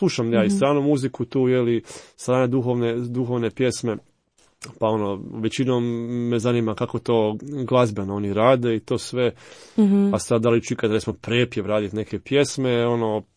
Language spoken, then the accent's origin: Croatian; Zagreb, City of Zagreb, Croatia; odrastao sam u Zagrebu